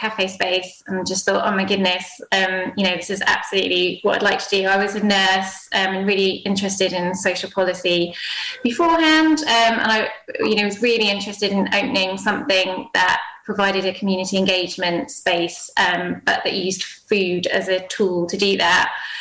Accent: Wales, United Kingdom; So I'm originally from Wales, but I had been living in London.

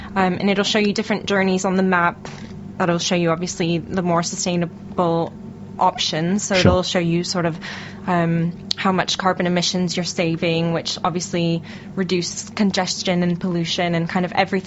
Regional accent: San Diego, California, United States; So I'm from San Diego, which is in California, Southern California, where the sun shines.

